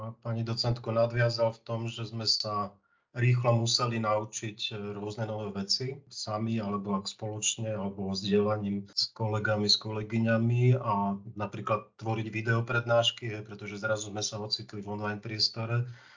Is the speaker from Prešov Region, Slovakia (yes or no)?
no; Košice, Košice Region, Slovakia; A keďže som z Košic, tak je tu permanentná téma